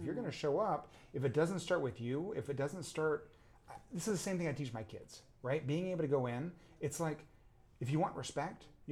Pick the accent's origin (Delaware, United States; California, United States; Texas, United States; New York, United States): Texas, United States; Houston; And so growing up in Houston, as I say it, I don't know about you, but I don't actually pronounce the H. I say Houston.